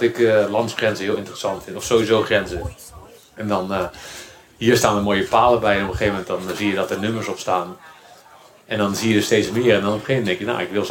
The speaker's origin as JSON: {"language": "Dutch", "region": "Randstad", "country": "Netherlands", "said": "Ik kom natuurlijk uit de Randstad"}